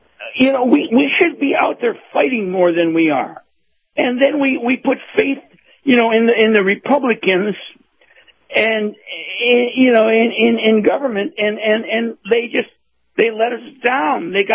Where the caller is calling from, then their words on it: Bradenton, Florida, United States; I'm calling from Bradenton.